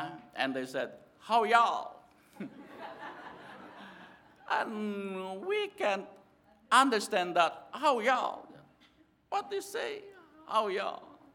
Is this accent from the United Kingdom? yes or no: no; Philippines; English is a second language; In the Philippines, we have so many dialects. Every single Filipinos at least know how to speak at least 3 to 4 dialects.